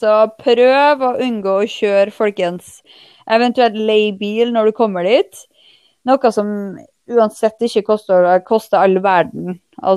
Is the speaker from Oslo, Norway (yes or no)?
no; Tromsø, Troms, Norway; Ja, jeg er nå fra Tromsø.